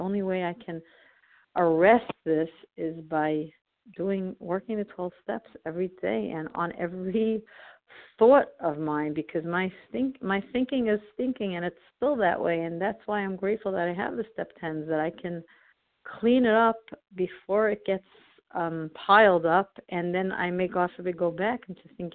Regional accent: New York, United States; I'm from New York, Eastern Standard Time.

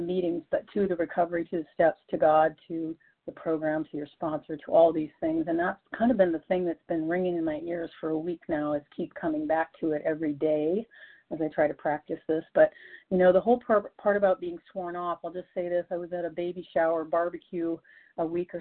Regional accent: Seattle, Washington, United States; I'm from Seattle, Washington

